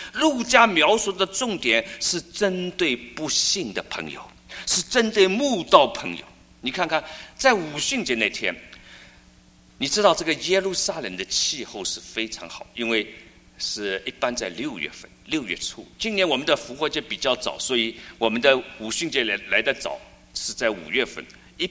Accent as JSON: {"language": "Chinese", "country": "United States", "said": "就像我们美国人的这个 Memorial Day。"}